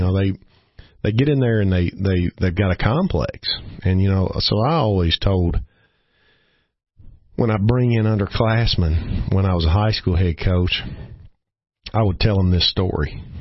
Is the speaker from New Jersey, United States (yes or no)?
no; Richmond, Kentucky, United States; Well, you know, I grew up in Richmond, Kentucky.